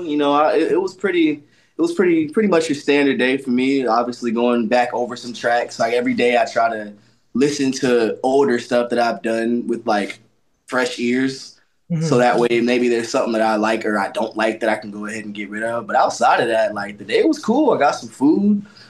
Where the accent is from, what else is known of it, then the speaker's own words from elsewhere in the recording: the South, United States; You know, I'm from the South in the U.S., so it's always a lot of music going on.